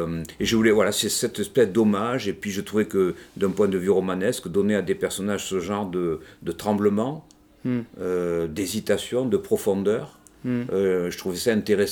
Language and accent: French; Bordeaux, Nouvelle-Aquitaine, France; moi, par exemple, je suis bordelais